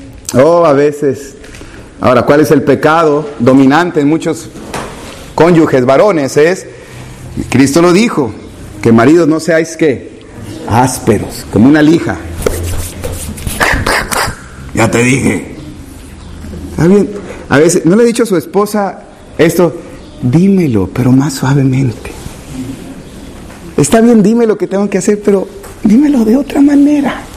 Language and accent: Spanish; Tabasco, Mexico; ¿Qué si sacáramos, ¿verdad?, como buen tabasqueño el machete nomás?